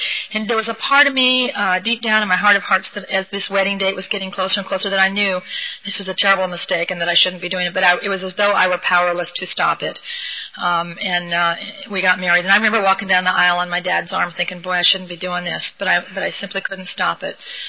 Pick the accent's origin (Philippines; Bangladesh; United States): United States; Newport Beach, California; I grew up in Newport Beach